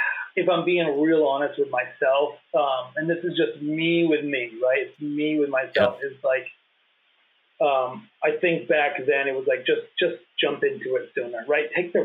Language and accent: English; Maine, United States; You know, obviously we Troy and I grew up in Maine, neighbors as it turned out.